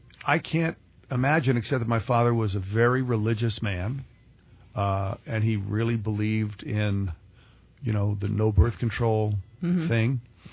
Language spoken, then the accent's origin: English; Belmont, California, United States; No, in Belmont.